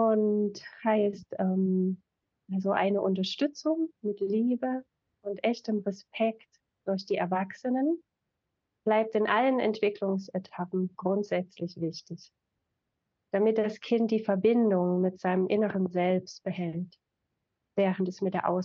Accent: Dresden, Saxony, Germany; now in Werder, Germany; Ich komme auch ursprünglich aus Dresden und lebe gerade in Werder

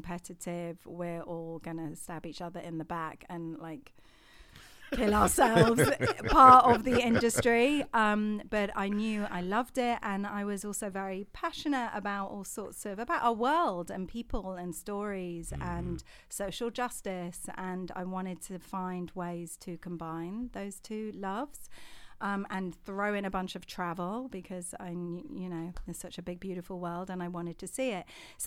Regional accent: London, United Kingdom; clearly I'm not a local. So I grew up in London, the UK

